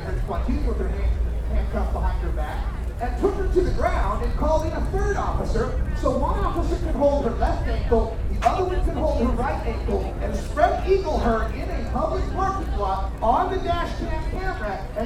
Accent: Portland, Oregon, United States; I'm from Portland, Oregon. We got some measure of freedom in Portland, Oregon.

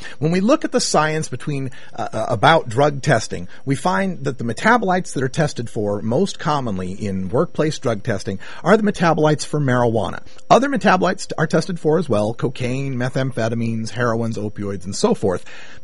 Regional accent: Idaho, United States; led to me coming back to my home state of Idaho and settling down as a software instructor

